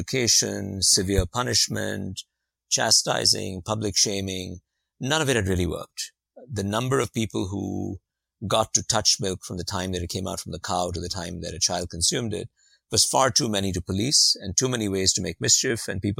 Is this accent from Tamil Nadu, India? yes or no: no; Bangalore, Karnataka, India; also born or lived in Delhi; I spent a lot of time in the city that I was born in Delhi, but also in Bangalore, where I went to high school.